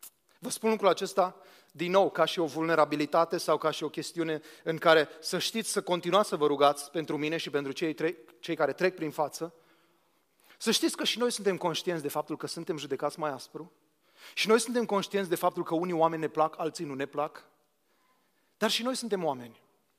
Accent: Romania; Am crescut la Dunăre și asta pot să vă confirm.

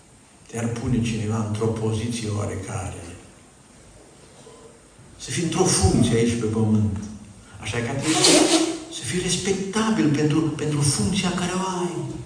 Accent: Apuseni Mountains, Romania; eu sunt moț de origine

